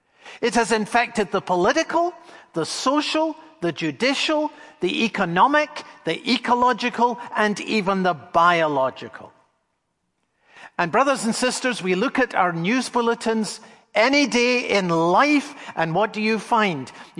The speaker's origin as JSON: {"language": "English", "town": "Edinburgh", "region": "Scotland", "country": "United Kingdom", "tie": "born or raised there", "said": "I grew up in Edinburgh, Scotland."}